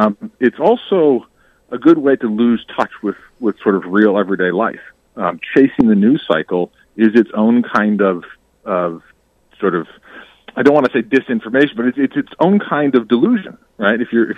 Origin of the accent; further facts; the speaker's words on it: Milwaukee, Wisconsin, United States; also born or lived in Chicago; now in Washington, United States; I grew up in Milwaukee and Chicago. Originally Chicago, so I'm a Bears fan and a Cubs fan. but most of grade school and high school in the Milwaukee area. My family is all from there.